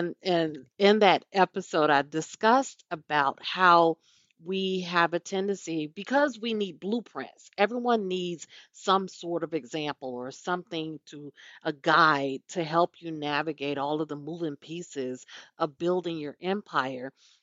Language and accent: English; the South, United States; I am, if you haven't noticed, I'm a Southern lady. I grew up in the South